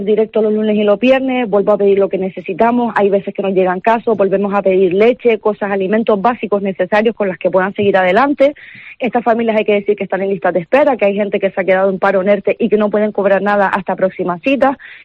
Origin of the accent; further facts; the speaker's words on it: Canary Islands, Spain; now in Tenerife, Spain; Yo soy de Gran Canaria, pero resido en Tenerife hace 3 años.